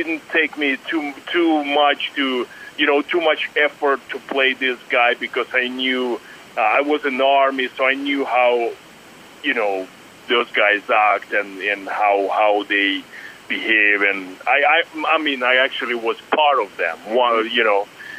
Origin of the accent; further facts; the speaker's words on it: Canada; now in United States; before I came to United States, I'm Canadian.